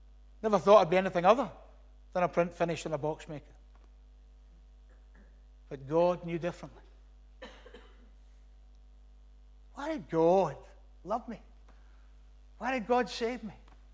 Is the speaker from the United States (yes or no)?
no; Glasgow, Scotland, United Kingdom; I was born in Staub Hill Hospital 4 days after Christmas, 29th of December, 1962. You can do the maths. I was taken home to a room and kitchen in Springburn, where my mum, my dad, my two older brothers lived.